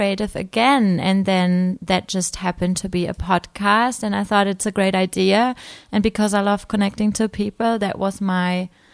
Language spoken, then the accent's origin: English; Germany; I'm from Germany.